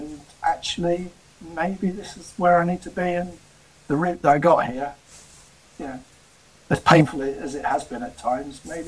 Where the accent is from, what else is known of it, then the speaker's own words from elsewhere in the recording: Derby, East Midlands, United Kingdom; I'm originally from the Midlands, from Derby. I was born and bred in Derby.